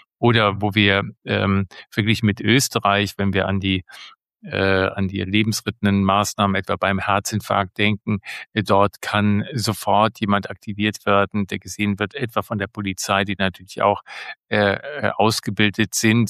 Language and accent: German; Bonn, North Rhine-Westphalia, Germany; Oh, wie schön, meine Heimatstadt.